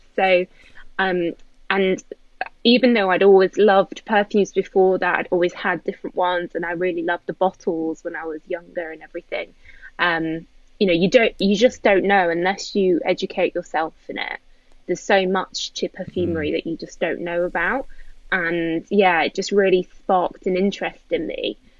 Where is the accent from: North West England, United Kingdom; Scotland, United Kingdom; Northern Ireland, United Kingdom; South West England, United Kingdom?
North West England, United Kingdom; moved away as an adult; now in London, United Kingdom; so I'm originally from Northern England, Lancashire, small town up there. Left when I was 18, and I now live in London. I've been here sort of about 9 years. I live in South London